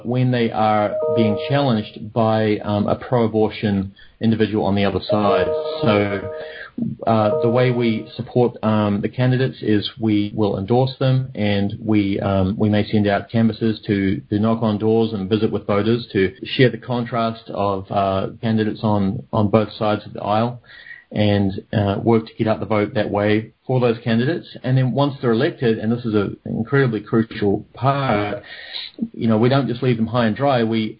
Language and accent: English; New Zealand; Oh, sure. Yeah, I'm from New Zealand originally.